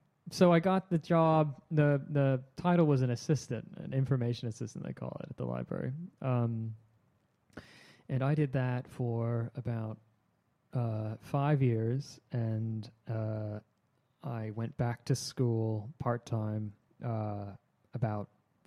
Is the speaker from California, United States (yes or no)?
yes; Los Angeles, California, United States; I was coming from Los Angeles to New York. I'm born and raised in Los Angeles.